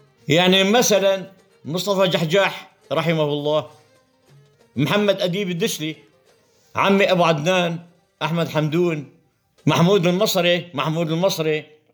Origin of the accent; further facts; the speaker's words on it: Binnish, Idlib Governorate, Syria; يا أخي، نحن كان علاقتنا بالأساس، نحن بنش كنا تابعين من الأساس، من 60